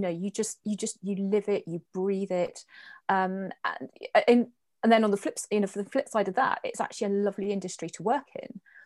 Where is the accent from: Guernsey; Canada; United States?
Guernsey; so I lived in the Channel Islands. I was born in Guernsey, born and bred.